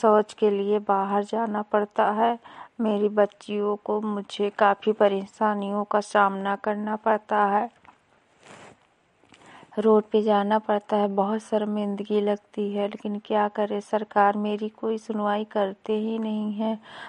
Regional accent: Vishweshwarganj, Uttar Pradesh, India; मैं विकास खंड विशेषरगंज से हूँ

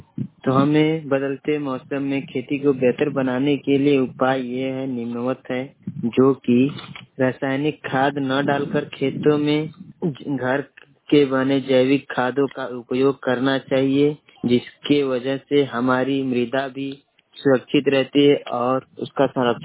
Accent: Ghazipur, Uttar Pradesh, India; मैं गाजीपुर का रहने वाला हूँ।

